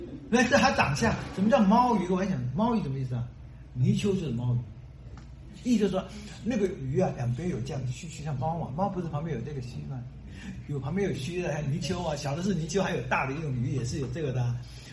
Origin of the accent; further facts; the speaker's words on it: Taiwan; born there; 我是台湾出生的，所以有个 … 字，这个意思是纪念我在台湾出生的。然后才知道哦，